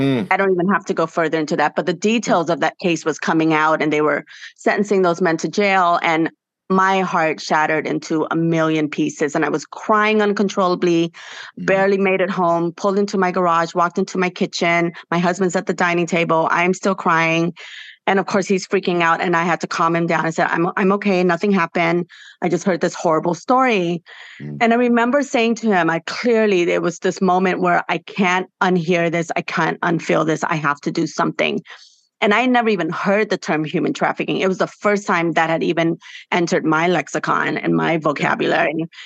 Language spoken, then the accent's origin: English; Los Angeles, California, United States; I grew up in South LA in the housing projects. We weren't the successful immigrant story that you hear about.